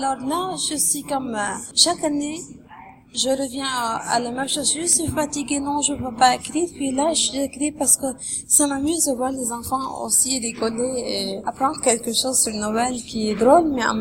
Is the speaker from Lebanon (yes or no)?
yes; Lebanon; first language Lebanese Arabic; French is a second language; now in Canada; c'est surtout dans ma langue maternelle, la langue libanaise.